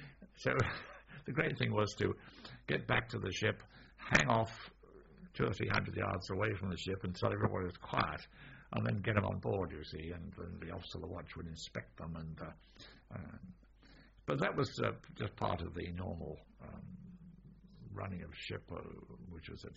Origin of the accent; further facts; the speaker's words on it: Jersey; born there; Well, you see, I say I was born in Jersey. My parents were in Jersey.